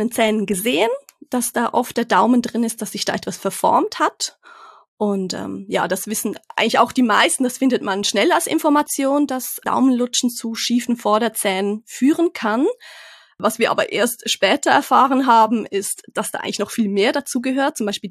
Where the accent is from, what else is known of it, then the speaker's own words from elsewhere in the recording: Switzerland; born there; ich bin gebürtige Schweizerin, aber zuerst ganz frisch wieder mit meiner Familie zurück in die Schweiz gekehrt, nach längerer Zeit im Ausland.